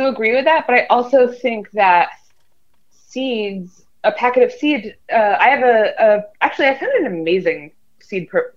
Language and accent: English; California, United States; I grew up in California with my mom. She always had a garden.